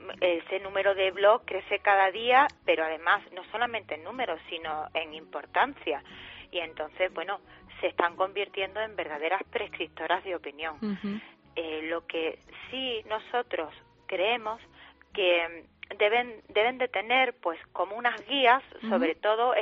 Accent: Seville, Andalusia, Spain; porque yo soy sevillana, pues he querido que este encuentro haga su arranque o su inicio desde mi ciudad, desde Sevilla.

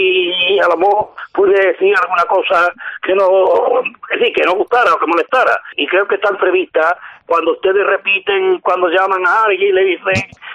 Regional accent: Catalonia, Spain; yo soy del Madrid y catalán.

